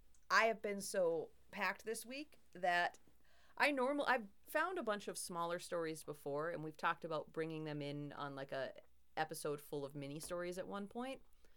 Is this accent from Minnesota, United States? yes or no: yes; Minnesota, United States; I just know hours because I'm Minnesotan.